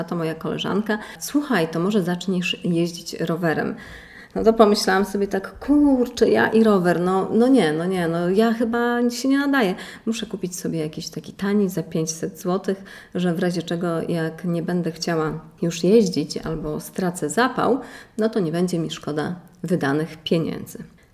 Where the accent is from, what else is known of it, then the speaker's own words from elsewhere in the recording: Jabłonowo Pomorskie, Kuyavian-Pomeranian Voivodeship, Poland; Pochodzę z Podbrodnicy, z Jabłonowa Pomorskiego.